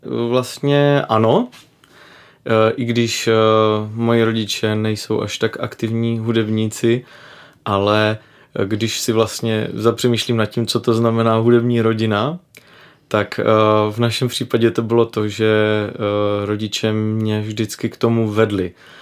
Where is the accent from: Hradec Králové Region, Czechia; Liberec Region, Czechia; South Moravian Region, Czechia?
South Moravian Region, Czechia; Dolní Dunajovice; also born or lived in Ivančice; já jsem se narodil v Ivančicích a tam jsem do 5 let vyrůstal, potom jsme se přestěhovali až teprve do Dolních Dunajovic